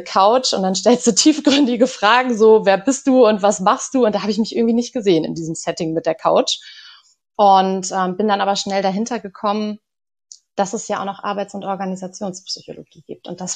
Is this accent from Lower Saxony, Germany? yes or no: yes; Harpstedt, Lower Saxony, Germany; now in Bremen, Germany; ich bin ja ein Dorfkind, ne? Ich komme ja ursprünglich aus Harbstedt. Ich glaube, das kennen gar nicht so viele. Und bin dann aber ganz schnell auch nach Bremen rübergesiedelt